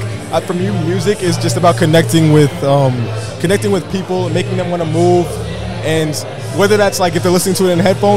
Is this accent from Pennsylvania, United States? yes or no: yes; Pennsylvania, United States; now in Philadelphia, United States; I grew up in the Poconos. So, like, the middle of nowhere.